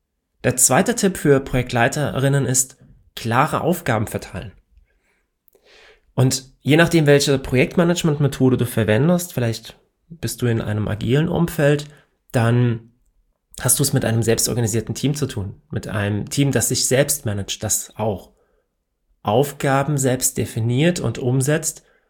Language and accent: German; Hesse, Germany; ich komme aus Hessen. Und ja, wir haben hier manchmal eine etwas andere Sprachkultur und ich versuche ja normalerweise nicht im Dialekt zu reden